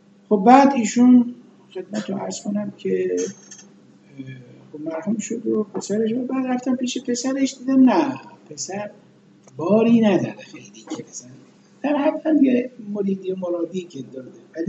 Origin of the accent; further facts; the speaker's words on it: Iran; خب احوال پرسی و ما از ایران آمدیم و اینا